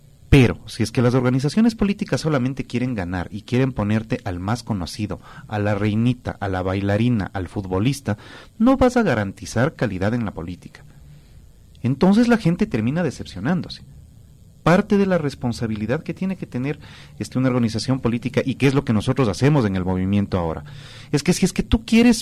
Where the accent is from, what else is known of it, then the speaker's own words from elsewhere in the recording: Quito, Pichincha, Ecuador; Esos somos los quiteños, nosotros amamos nuestra ciudad.